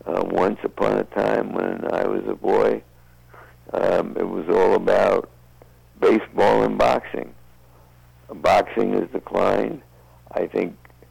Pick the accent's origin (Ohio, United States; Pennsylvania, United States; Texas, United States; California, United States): Ohio, United States; Cleveland; you know, I'm a Cleveland fan. I'm from Cleveland.